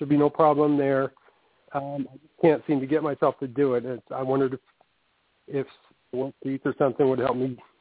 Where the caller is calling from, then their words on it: Tampa, Florida, United States; Hi, this is … calling from Tampa.